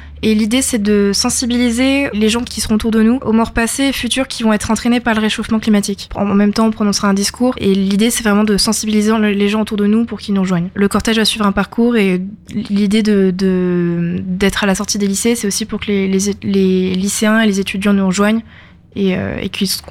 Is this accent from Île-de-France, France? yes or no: yes; Île-de-France, France; now in Le Havre, France; Moi, de base, je suis pas du Havre, je suis de région parisienne, mais pour mes études, je suis venue au Havre et je suis du centre-ville.